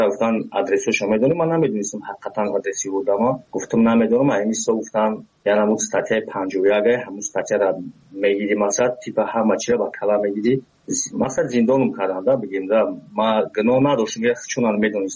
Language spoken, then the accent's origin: Persian; Tajikistan; moved away; ما یک نیم پیش از تاجیکستان اومدم